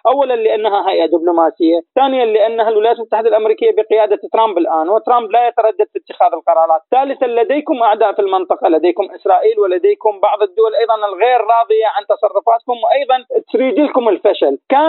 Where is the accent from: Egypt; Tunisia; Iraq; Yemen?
Iraq; لأن سيادة العراق فوق الجميع بالنسبة لنا كعراقيين.